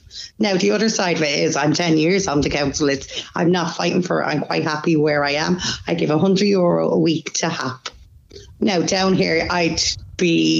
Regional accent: Dublin, Leinster, Ireland; now in Mayo, Ireland; I'm from Dublin, but live in Mayo because obviously the rent and the paying and the childcare and all. So we moved to Mayo.

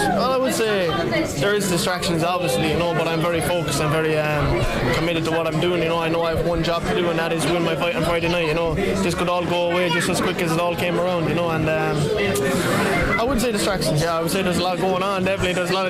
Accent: Cobh, Munster, Ireland; Like, we're here in Cork, you know, I'm from Cove, it's a small town, you know.

